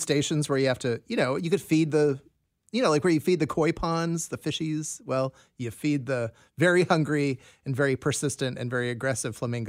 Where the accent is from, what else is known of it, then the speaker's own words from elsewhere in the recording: Scotland, United Kingdom; Well, I am I'm Scottish